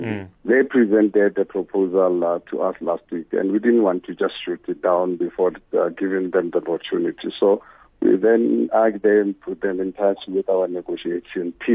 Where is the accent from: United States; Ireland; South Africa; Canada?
South Africa; I'm scared as a South African, as a human being.